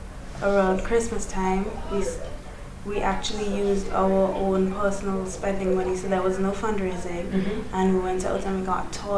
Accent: St. Vincent & Grenadines; I am one of the internationals on Pink Flamingo. I'm from St. Vincent and the Grenadines, which is in the Caribbean. Lovely, beautiful island.

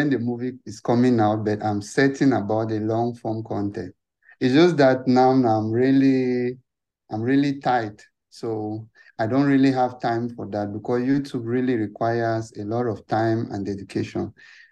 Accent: Northwest Region, Cameroon; I'm from the Northwest region of Cameroon

